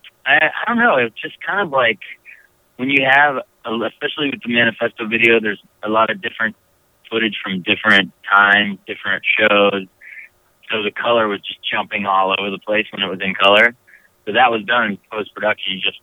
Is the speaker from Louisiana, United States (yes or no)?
yes; Louisiana, United States; also born or lived in New Orleans; now in Los Angeles, United States; Before that, New Orleans for a long time, and I grew up in North Louisiana.